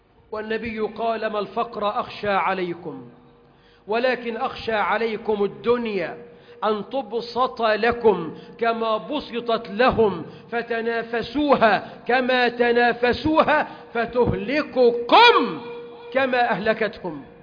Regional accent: Egypt; بلدنا مصر

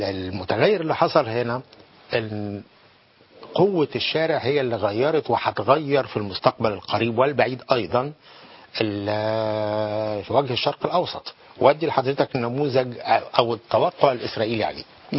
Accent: Egypt; عقليتنا كمصريين

